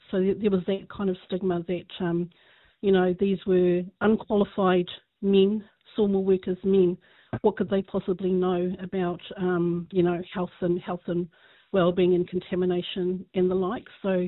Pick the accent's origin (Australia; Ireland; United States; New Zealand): New Zealand; Whakatane, Bay of Plenty; So growing up in Whakatāne, I was surrounded by the workers and whānau